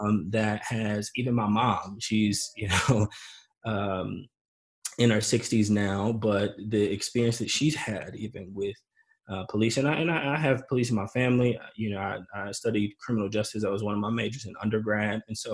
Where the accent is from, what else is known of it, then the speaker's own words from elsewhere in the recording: St. Louis, Missouri, United States; I was born and raised in St. Louis around not too far from Ferguson.